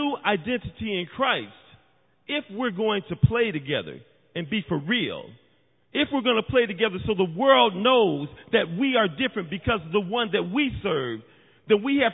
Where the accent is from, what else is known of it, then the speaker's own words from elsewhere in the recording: Michigan, United States; and since I'm from Michigan, I'm going to use this one.